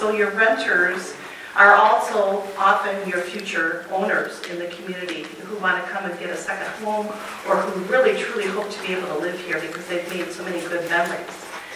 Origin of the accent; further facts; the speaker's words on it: Boyne City, Michigan, United States; I'm born and raised in Boyne City, so I have a long history here. … I'm passionate about Boyne City and so thankful to be able to live back in this community.